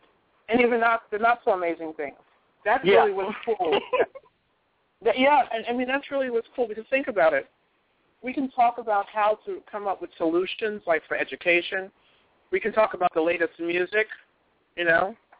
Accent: United States; It is wonderful being an American, and it is wonderful to be free.

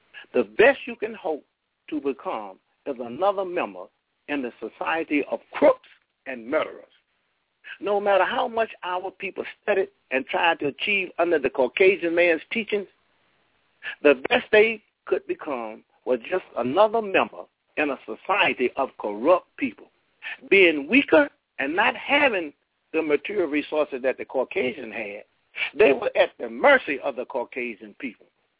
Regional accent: Durham, North Carolina, United States; I'm from Walltown, Durham, North Carolina, the Bull City.

